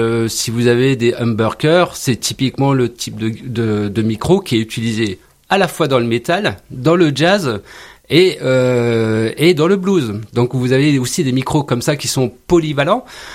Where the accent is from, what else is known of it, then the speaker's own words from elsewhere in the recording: Grand Est, France; La croix de Lorraine, ça évoque beaucoup de choses parce que je suis lorrain, hein, donc ça me parle.